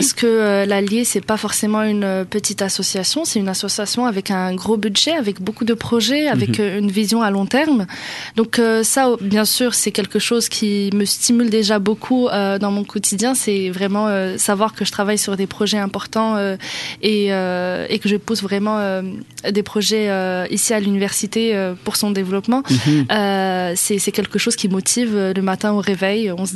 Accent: Morocco; Oui, je suis marocaine.

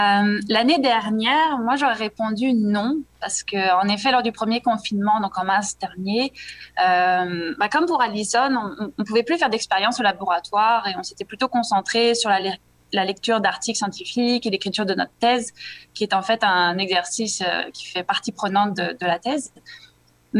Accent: France; now in Quebec City, Canada; Je suis française. Je suis arrivée à Québec en 2015 pour une simple année d'échange.

